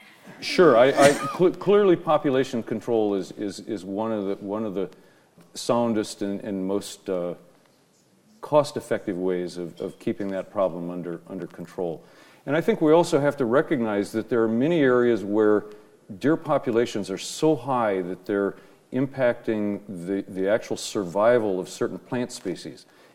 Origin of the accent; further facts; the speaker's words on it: Ohio, United States; born there; moved away; I was born in Ohio.